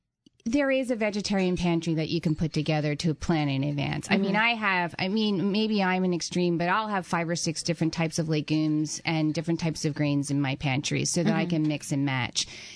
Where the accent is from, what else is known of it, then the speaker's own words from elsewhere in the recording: Philadelphia, Pennsylvania, United States; I'm not a wimp. I'm from Philadelphia.